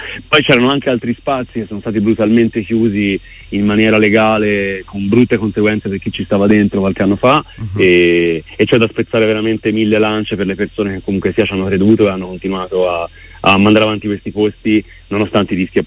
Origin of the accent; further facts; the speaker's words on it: Florence, Tuscany, Italy; io sono cresciuto nella Firenze degli anni 90, che era pazzesca. Io forse all'epoca non me ne rendevo conto perché ero molto giovane